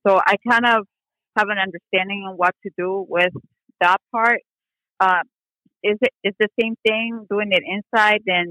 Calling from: Maryland, United States; I'm calling from Maryland.

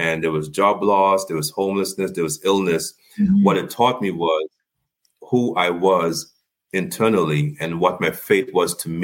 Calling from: Pompano Beach, Florida, United States; Pompano Beach, Florida.

